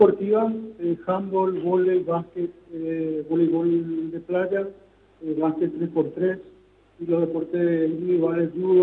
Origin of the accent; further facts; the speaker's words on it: Paraguay; pero hoy estamos nosotros como paraguayos para tratar de organizar de la mejor manera posible estos Juegos Sudamericanos 2025.